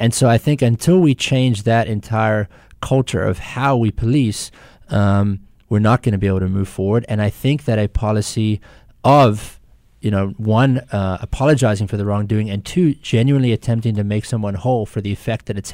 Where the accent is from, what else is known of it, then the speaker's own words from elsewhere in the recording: South Africa; born there; I was born in South Africa.